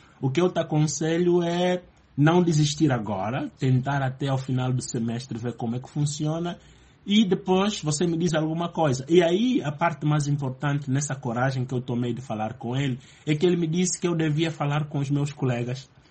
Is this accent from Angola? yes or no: yes; Angola; eu sou de Angola